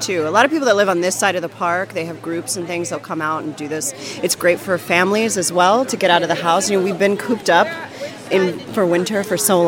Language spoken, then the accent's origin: English; Texas, United States; now in Brooklyn, United States; No. Originally I'm from Texas.